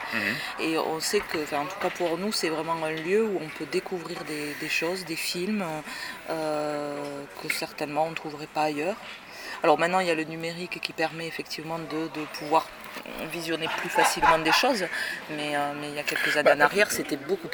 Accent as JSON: {"language": "French", "region": "Occitanie", "country": "France", "said": "Alors, on vient du Tarn-et-Garonne."}